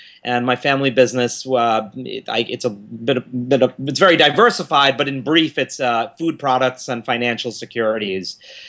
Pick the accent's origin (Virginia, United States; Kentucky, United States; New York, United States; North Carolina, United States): New York, United States; New York City; And growing up in New York City, as I did, I was born in 73, and it was a fabulous time to grow up in New York City to be exposed to the arts.